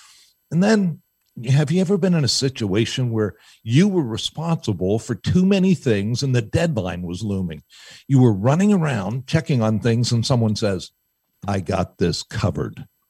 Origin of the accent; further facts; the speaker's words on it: Pittsburgh, Pennsylvania, United States; And I'm from Pittsburgh, so that means something got to get really hot, right?